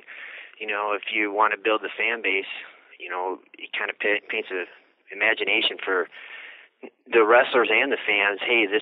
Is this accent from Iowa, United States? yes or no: yes; Iowa, United States; but I'm from Iowa.